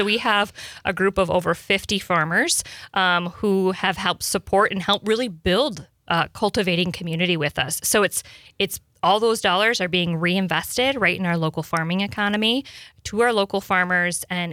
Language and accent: English; Michigan, United States; I grew up in the Upper Peninsula. My dad tapped maple trees